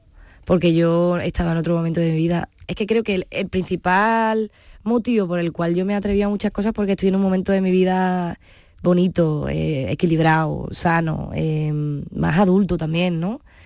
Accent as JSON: {"language": "Spanish", "town": "Punta Umbría", "region": "Andalusia", "country": "Spain", "tie": "born or raised there", "said": "en este disco en concreto tiene más peso mi tierra, Punta Umbría."}